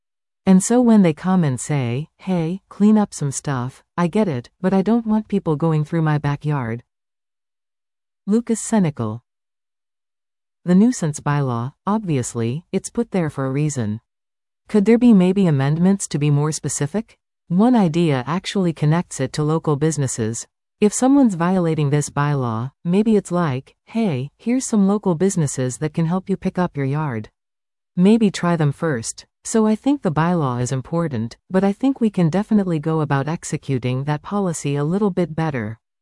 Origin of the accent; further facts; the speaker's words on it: Kenora, Ontario, Canada; I was born and raised in Kenora. I have lived here most of my life.